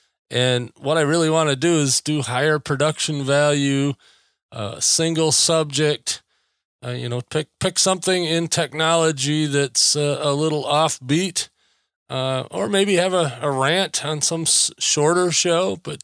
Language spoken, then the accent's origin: English; Traverse City, Michigan, United States; I tend to talk a lot about Michigan and my hometown of Traverse City.